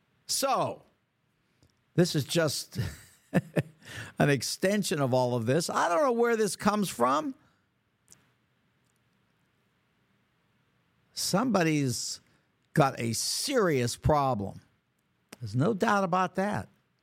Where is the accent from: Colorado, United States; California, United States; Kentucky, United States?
California, United States; You know, I'm from California myself. Lived 2 years in San Francisco before it became a dirty, nasty city